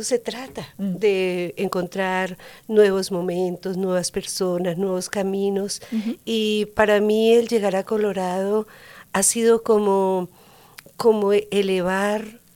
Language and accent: Spanish; Bogotá, Colombia; now in United States; yo nací en Colombia, en Bogotá, Colombia. Bien. Allá estuve la mayor parte de mi vida, ¿sí? Y ya llevo aquí en los Estados Unidos, voy a cumplir 14 años. Ajá. Parte de esos años los viví en Miami.